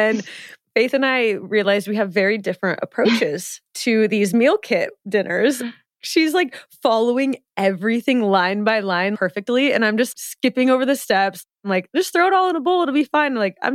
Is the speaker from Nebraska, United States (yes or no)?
yes; Nebraska, United States; Because when I travel and I tell people I'm from Nebraska, they start … as if it's my name and are like so intrigued.